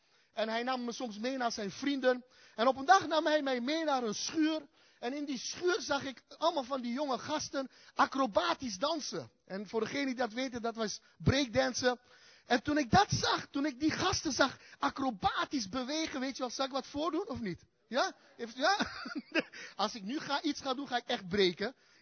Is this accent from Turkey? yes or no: yes; Hatay, Turkey; Dutch is a second language; now in Netherlands; ik kom uit Turkije. Ik ben ook geboren uit Turkije en ik kom uit de streek, voor degenen die dat kennen, aan de grens van Syrië, waar ook Antiochië is uit de Bijbel.